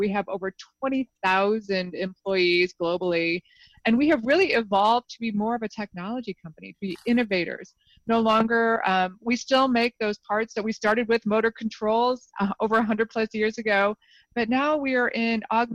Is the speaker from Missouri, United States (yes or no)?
yes; St. Louis, Missouri, United States; moved away as an adult; now in Minneapolis, United States; I am a diehard Cardinal fan. I'm from St. Louis.